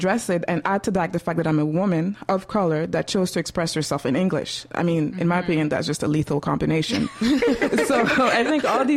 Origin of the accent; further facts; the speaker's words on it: Montreal, Quebec, Canada; I was born and raised in Montreal, as I was previously mentioned. I am of Haitian origins, and contrary to what came out, I am really from Montreal.